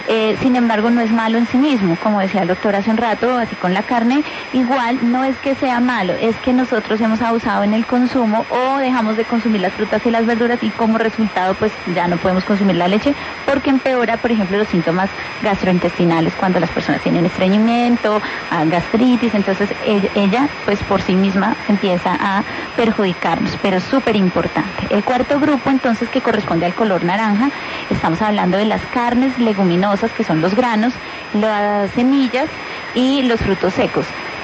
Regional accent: Colombia

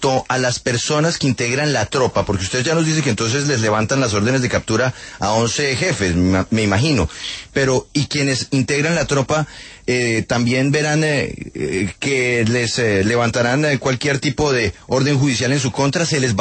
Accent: Colombia

